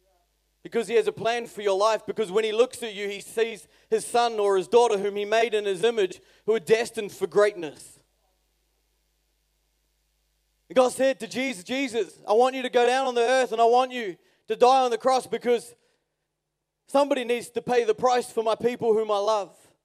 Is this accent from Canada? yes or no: no; New Zealand; I think maybe it's because I'm a New Zealander.